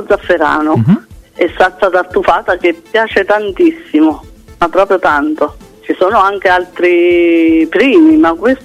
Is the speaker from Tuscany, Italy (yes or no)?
no; Lazio, Italy; born there; now in Abruzzo, Italy; io sono nata nella provincia di Roma, uh-huh, e conosco la cucina laziale. E Abruzzo, perché sono 25 anni fra un po' che sto in Abruzzo.